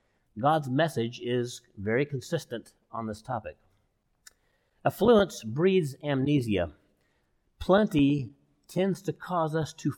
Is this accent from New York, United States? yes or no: no; California, United States; And I remember as a boy growing up in California thinking, what kind of a Christmas would that be?